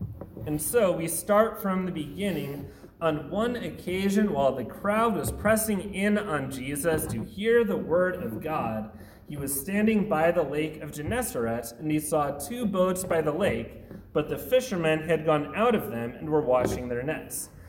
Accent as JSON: {"language": "English", "region": "New Jersey", "country": "United States", "tie": "born or raised there", "said": "That's something that I never really understood growing up in New Jersey."}